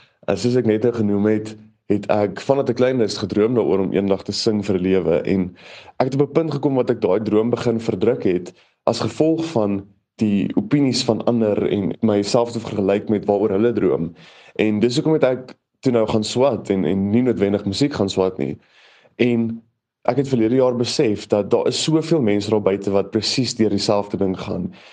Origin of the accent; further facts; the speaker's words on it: Bloemfontein, Free State, South Africa; ek bly nog my hele lewe lank hierso in Bloemfontein. Ek is nou 23 jaar oud